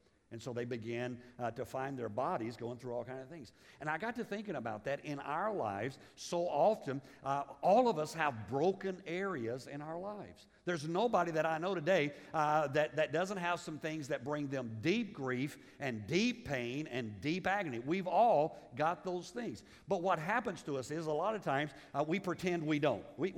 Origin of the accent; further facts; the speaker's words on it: Liberia; most of you know I grew up in Africa, was born there.